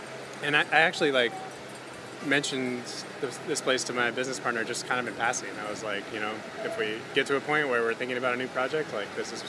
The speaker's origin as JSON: {"language": "English", "region": "Texas", "country": "United States", "tie": "born or raised there", "also_born_or_lived": "Colorado", "said": "Just growing up in Texas and then moving to Colorado, we took a lot of trips down to New Mexico when I was a kid"}